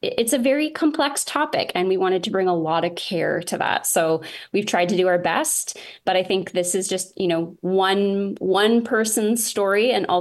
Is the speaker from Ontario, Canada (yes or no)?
yes; Kingston, Ontario, Canada; also born or lived in Toronto; I do teach in Kingston and I'm from Kingston originally, but I spent most of my like young, you know, university and about 10 years after that in Toronto. So I just moved back in the pandemic.